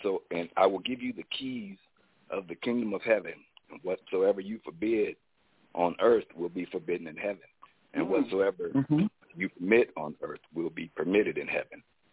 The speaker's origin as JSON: {"language": "English", "town": "Round Rock", "region": "Texas", "country": "United States", "said": "I'm from Round Rock, Texas"}